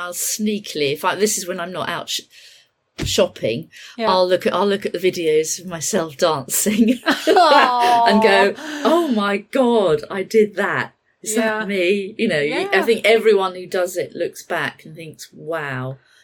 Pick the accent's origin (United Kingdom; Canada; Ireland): United Kingdom; England; I'm English, and I don't actually know some of those words that they're firing at me.